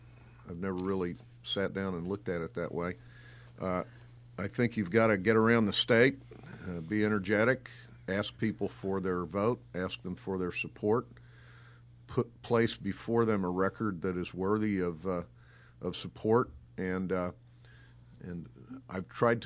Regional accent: Cape Girardeau, Missouri, United States; I first ran as a candidate in 1992 for the open state Senate seat in my home town of Cape Girardeau.

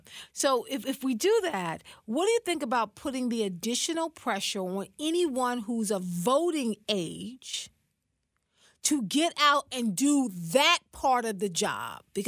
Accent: South Carolina, United States; my roots are in this country. I mean, my roots are dug deep in this country. I'm from South Carolina.

